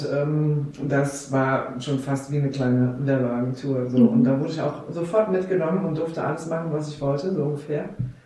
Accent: Groningen, Netherlands; moved away as an adult; now in Koblenz, Germany; Also ich komme ja von Holland, aus Groningen. bin da geboren und habe da, bis ich 22 war ungefähr, gelebt. Und dann bin ich durch Zufall in Koblenz gelandet.

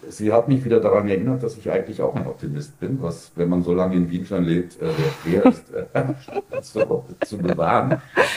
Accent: Germany; accent: German; now in Vienna, Austria; ich bin derartig assimiliert, dass es langsam nur noch wirklich mein Akzent ist, der mich zum Deutschen werden lässt. Aber ich bin in allem inzwischen so Wiener und so Österreicher

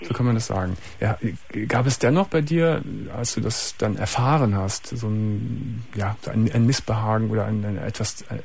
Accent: Gummersbach, North Rhine-Westphalia, Germany; Ich weiß ja nun, ich komme ja selbst aus Gummersbach.

